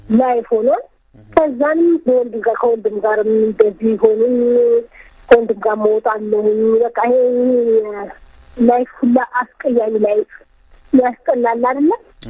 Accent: Addis Ababa, Ethiopia; እኔ ተወልጄ ያደኩት በአዲስ አበባ ነው። በካሳንቺስ አካባቢ ነው ተወልጄ ያደኩት

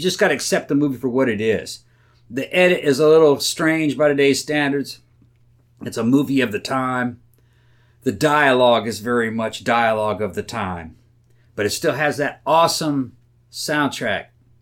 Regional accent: Carson, California, United States; Now, I was living in California at the time. I would have been probably about 7. And it reminds me of growing up in Carson, California in that era, just as shitty as fucking Carson and California looked.

